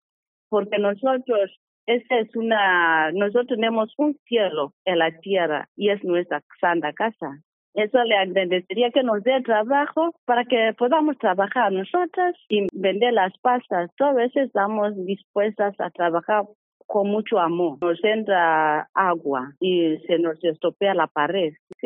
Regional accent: Kenya; Spanish is a second language; moved away as an adult; now in A Coruña, Spain; desde que estuve en mi tierra, Kenia, pues me gustaba ser monja.

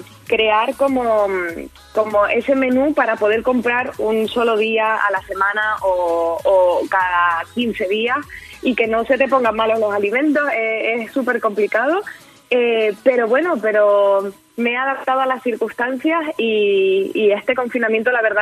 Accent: San Cristóbal de La Laguna, Canary Islands, Spain; La vida normal es que en mi tierra, La Laguna, de donde yo soy, hay unos perritos calientes fantásticos.

